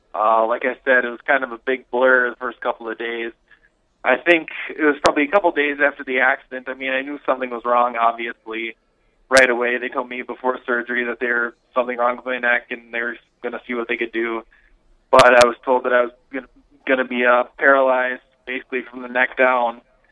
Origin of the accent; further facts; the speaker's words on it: Fargo, North Dakota, United States; Yeah, well, I grew up in Fargo my whole life, and I went to Fargo North High School, played hockey, baseball, and football there.